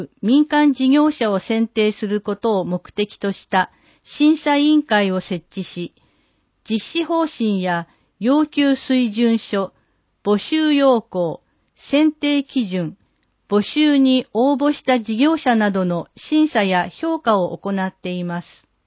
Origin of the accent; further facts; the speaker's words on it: Primorsky Krai, Russia; Japanese is a second language; moved away as an adult; now in Japan; 9年前に来日しました。ロシアのウラジオストク近郊で生まれ育ち、日本海を挟んだ対岸にある地域の出身です。